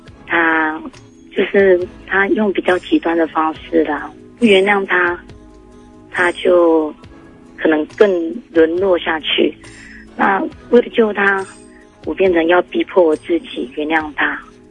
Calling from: Changhua County, Taiwan; 那像我们彰化这边，可能只是一个小毒窟

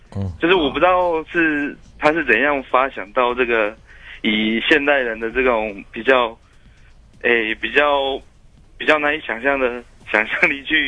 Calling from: Tainan, Taiwan; 不得不扣的台南

